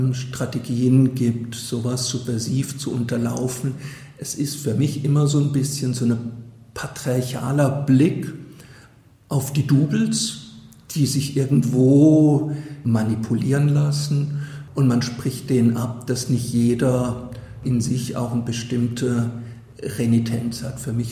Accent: Southwest Germany, Germany; Also ich komme hier aus dem Südwesten, hier gibt es keine Schützenfeste.

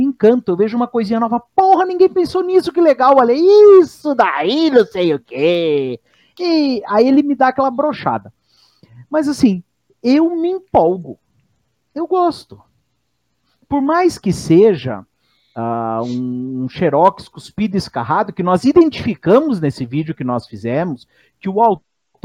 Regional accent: São Paulo, Brazil; now in Juazeiro do Norte, Brazil; eu sou do interior de São Paulo, eu tô morando em Juazeiro do Norte há 10 anos

